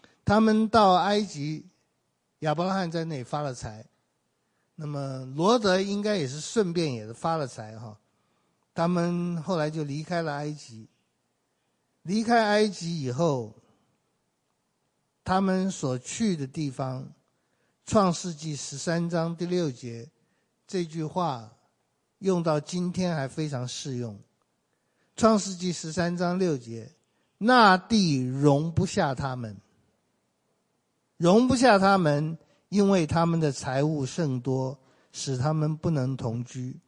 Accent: China; 我们中国人说回眸一笑百媚生

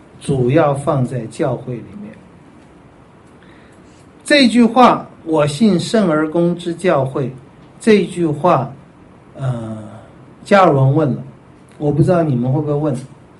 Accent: China; 圣基本上跟我们中国人讲圣是大而化之谓之圣，我们是小而分之谓之圣。中国人的圣是把它混在一起的

